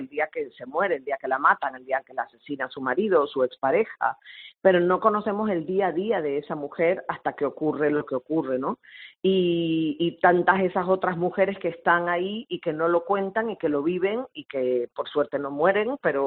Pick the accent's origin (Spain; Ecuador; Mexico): Spain; Tenerife, Canary Islands; Y en Tenerife, en mi tierra, porque sí ya la había hecho en Miami y en Nueva York en teatros grandes, pero en Tenerife no.